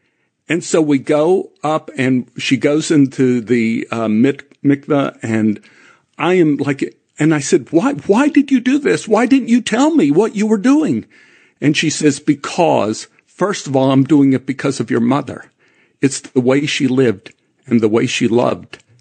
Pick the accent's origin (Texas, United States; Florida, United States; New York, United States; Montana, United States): Texas, United States; Dallas; So we grew up in Oak Cliff, and this is not an – we had three Jewish families in Oak Cliff.